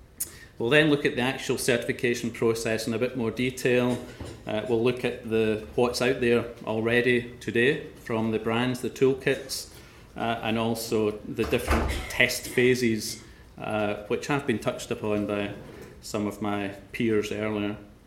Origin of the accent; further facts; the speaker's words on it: Scotland, United Kingdom; most of you would probably figure out that I come from Scotland.